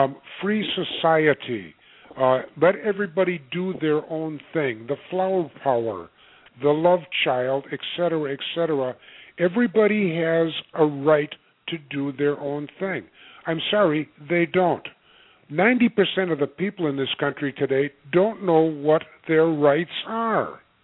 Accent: United States; I'm an American.

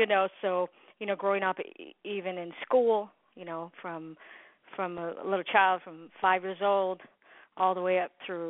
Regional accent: Honolulu, Hawaii, United States; born there; Okay, so I was born in Honolulu, Hawaii, came from a musical family.

